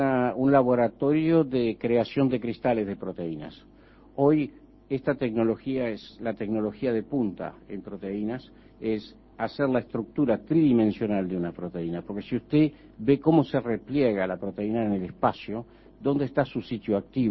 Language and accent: Spanish; Uruguay; Yo, de todas maneras, me defino esencialmente como uruguayo, y entonces me siento muy bien aquí.